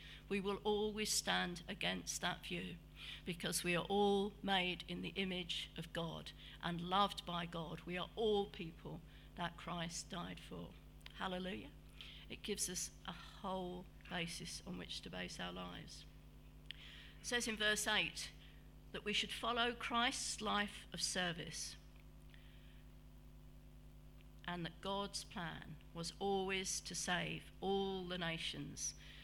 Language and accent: English; United Kingdom; Yet we always think, don't we, as British people, of us going to them.